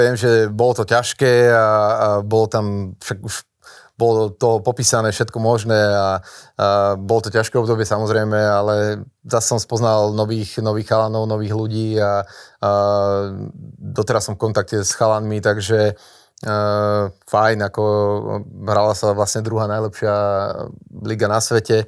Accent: Považská Bystrica, Trenčín Region, Slovakia; ja som vyrastal v Poľskej Bystrici odchovanec

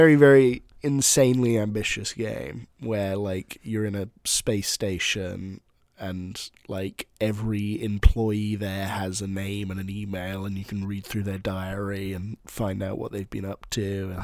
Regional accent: United Kingdom; I'm not a massive Monty Python fan, which is maybe my hot take as a British citizen.

